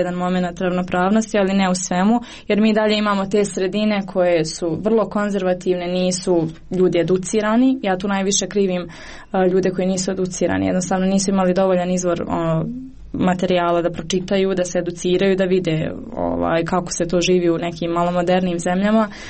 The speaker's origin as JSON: {"language": "Bosnian", "town": "Sarajevo", "region": "Federation of Bosnia and Herzegovina", "country": "Bosnia & Herzegovina", "said": "jer ja sam ipak iz Sarajeva"}